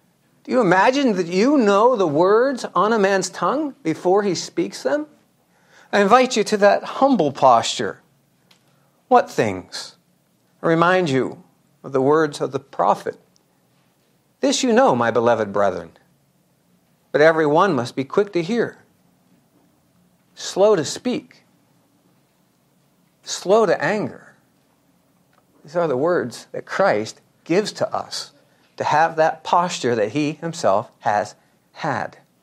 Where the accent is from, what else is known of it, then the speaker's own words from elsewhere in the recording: Irondale, Ohio, United States; People used to ask me, and they'll still ask me, where did you grow up? And I used to say, Irondale, Ohio.